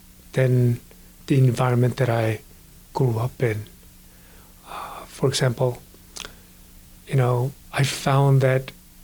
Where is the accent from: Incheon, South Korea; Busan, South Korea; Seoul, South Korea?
Seoul, South Korea; I was born and raised in Korea. I was born in Seoul, Korea. Was several years after the Korean War ended.